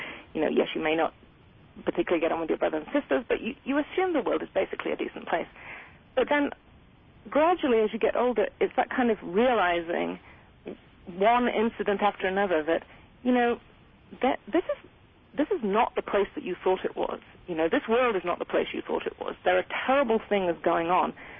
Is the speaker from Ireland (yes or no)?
no; England, United Kingdom; I was brought up in England, and you know, my life was kind of rather bleak and dull, and everyday working class family, not particularly interesting.